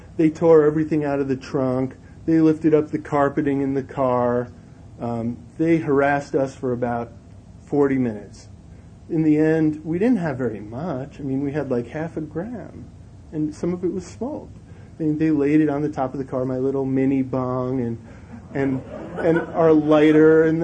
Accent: New City, New York, United States; My hometown's about 30 miles northwest of New York City, a little town called New City, of about 50,000 people.

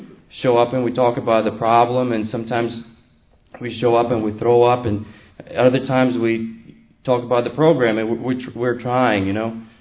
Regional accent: Blacksburg, Virginia, United States; I'm from Blacksburg. I live in Blacksburg, Virginia.

